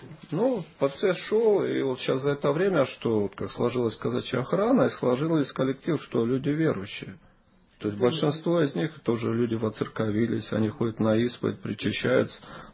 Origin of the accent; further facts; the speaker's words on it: Don, Russia; А про себя могу сказать, что я с Дона.